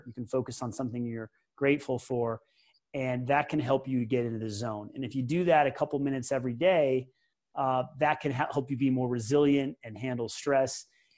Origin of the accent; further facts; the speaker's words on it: Peoria, Illinois, United States; born there; I was born in Peoria, Illinois. My family is from Peoria, and last time I was back there was about a year and a half ago.